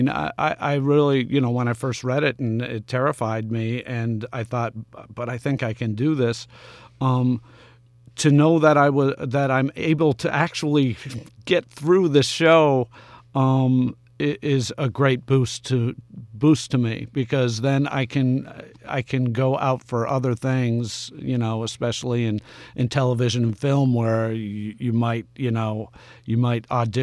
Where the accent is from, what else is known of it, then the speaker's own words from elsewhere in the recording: Weston, Vermont, United States; also born or lived in Springfield, Vermont; Yeah, I was born in Springfield, Vermont, and bred in Weston, Vermont, from the time I was born.